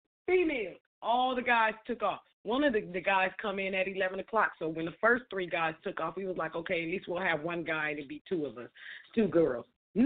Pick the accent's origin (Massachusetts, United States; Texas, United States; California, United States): California, United States; Compton; I was raised by wolves, my nigga. I'm from Compton.